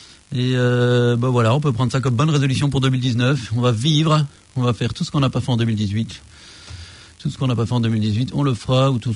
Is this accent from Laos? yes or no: no; Belgium; accent: Belgian; comme je suis belge, hein, vous l'entendez sans mon accent sûrement